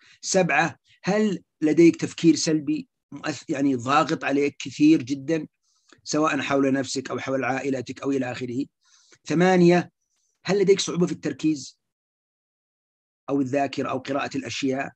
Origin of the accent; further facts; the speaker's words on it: Saudi Arabia; ومثلا عندنا في السعودية نحن تقريبا 4% اللي هو الاكتئاب